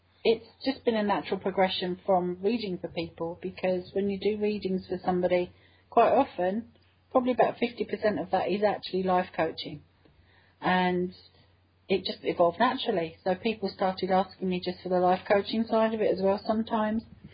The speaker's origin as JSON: {"language": "English", "region": "England", "country": "United Kingdom", "said": "I'm English, but I haven't had all my lives in England. That mm-hmm. just happens to be where I was born this time."}